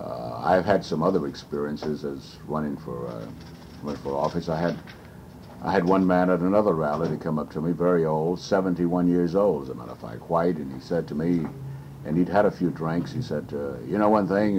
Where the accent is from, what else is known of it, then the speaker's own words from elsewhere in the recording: the South, United States; I, being a Southerner, I felt that this is progress.